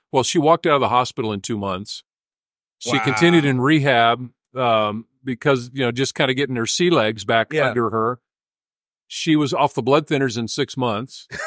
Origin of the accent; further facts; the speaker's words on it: Dallas, Texas, United States; also born or lived in Tucson, Arizona; I'd only lived there till I was two, and then the family moved to Dallas. So I grew up in Dallas, but we came back to Tucson.